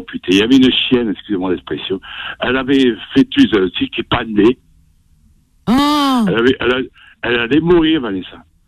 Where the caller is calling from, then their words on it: Occitanie, France; 13. 71. 48, chez moi à Lozère.